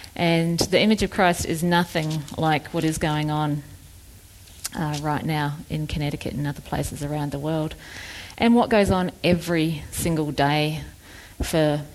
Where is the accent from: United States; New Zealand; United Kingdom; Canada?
New Zealand; I grew up in New Zealand. I was a pretty normal kid, had a good mum and dad, good family.